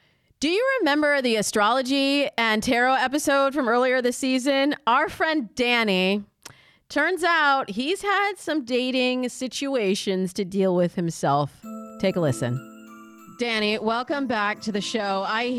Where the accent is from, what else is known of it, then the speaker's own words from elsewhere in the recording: Michigan, United States; No, I'm also from Michigan and I've never heard of Monterey.